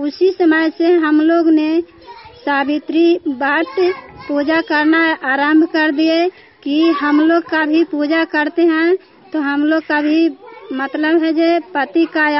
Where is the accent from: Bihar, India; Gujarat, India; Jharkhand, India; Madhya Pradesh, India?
Bihar, India; नालंदा जिला का रहने वाली हूँ।